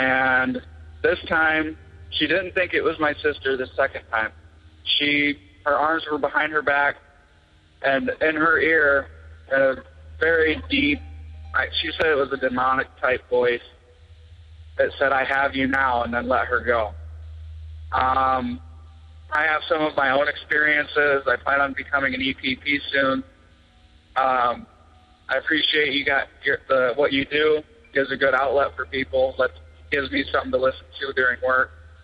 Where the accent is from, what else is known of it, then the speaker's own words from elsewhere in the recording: Indiana, United States; Hi, Tony and Jenny. … I'm from Indiana.